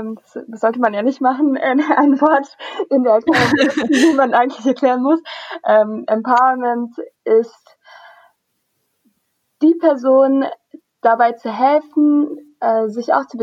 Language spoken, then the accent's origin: German; Strasbourg, Grand Est, France; weil ich komme ja aus Straßburg ursprünglich und musste von meinem Haus aus immer am Parlament vorbei, um dann in die Stadt zu kommen.